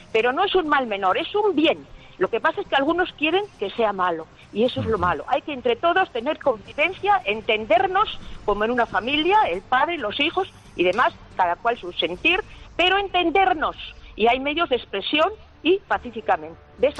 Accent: Bilbao, Basque Country, Spain; escritora de Bilbao.

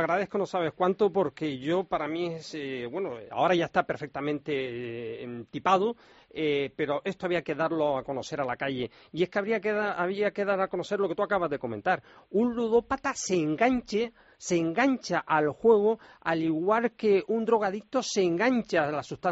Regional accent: Canary Islands, Spain; a mí que me gusta tanto el sol, siendo canario

